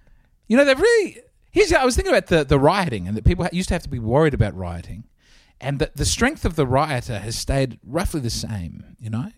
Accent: Adelaide, South Australia, Australia; but we're from Adelaide. We're from Australia's fifth most successful city

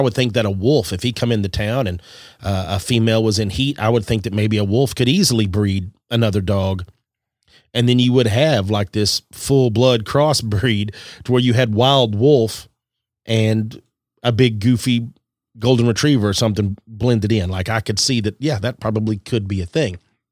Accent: Texas, United States; I had a dog when I was a child, when I grew up out in West Texas

